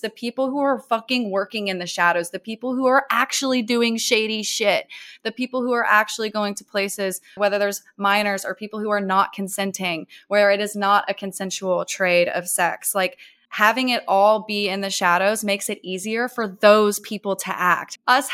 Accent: Bible Belt, United States; I grew up in the Bible Belt, and the shame around sex and desire.

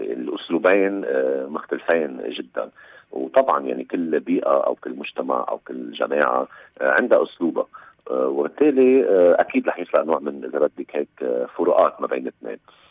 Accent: Lebanon; نحن كلبنانيين نفتخر بشارل مالك

